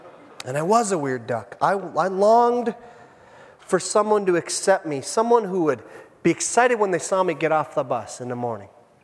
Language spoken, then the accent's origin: English; Minnesota, United States; I know, I was raised on the Iron Range, I admit it.